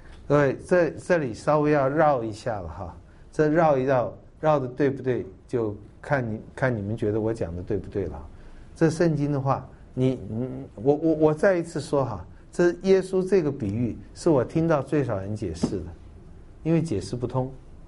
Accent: China; 用我们中国人讲的实际就是我以后可以吃喝快乐

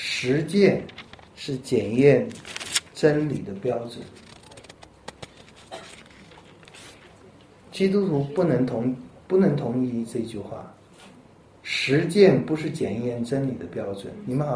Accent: China

